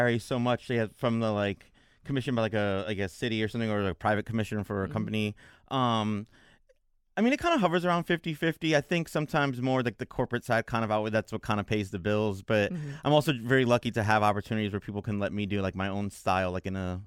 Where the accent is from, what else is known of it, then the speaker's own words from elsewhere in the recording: New York City, New York, United States; I grew up in New York City, so there's murals and graffiti everywhere.